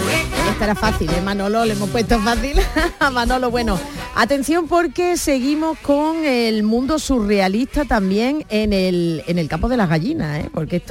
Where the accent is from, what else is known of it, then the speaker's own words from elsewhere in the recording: San Fernando, Andalusia, Spain; Soy de San Fernando, la sal.